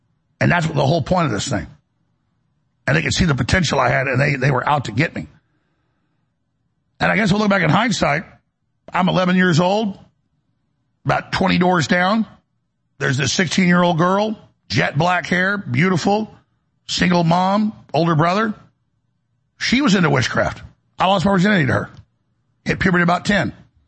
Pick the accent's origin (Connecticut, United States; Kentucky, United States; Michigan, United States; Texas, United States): Texas, United States; Dallas; growing up in Dallas